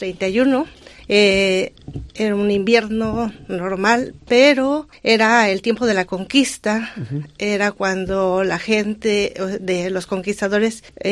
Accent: Mexico; now in Vitoria, Spain; soy mexicana y soy religiosa cooperadora de Betania. Tengo 9 años en Vitoria.

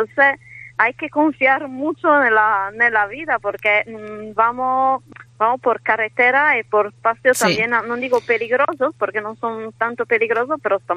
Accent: Spain; Sí, somos todos españoles.

